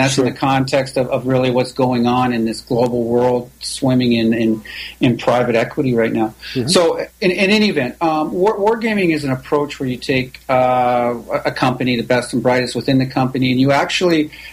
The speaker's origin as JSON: {"language": "English", "town": "Toronto", "region": "Ontario", "country": "Canada", "lives_now": "Irvine, United States", "said": "So I still actually, I'm almost 50-50 between Irvine and Toronto. I'm Canadian and American, dual citizenship."}